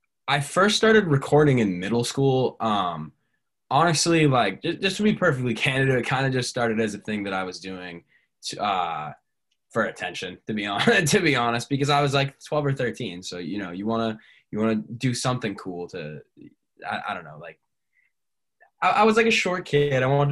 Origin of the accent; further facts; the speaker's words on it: Bangor, Maine, United States; And I did a small show in my hometown or near my hometown, Bangor, Maine.